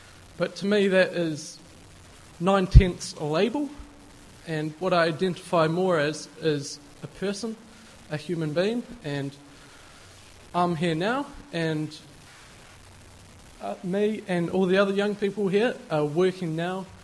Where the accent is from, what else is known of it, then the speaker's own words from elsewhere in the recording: New Zealand; I'm from New Zealand.